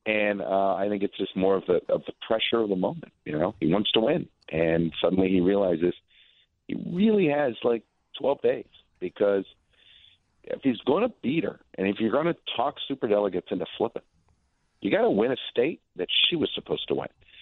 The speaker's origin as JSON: {"language": "English", "town": "Miami", "region": "Florida", "country": "United States", "tie": "born or raised there", "said": "I grew up in Miami, and hockey just wasn't a sport down there."}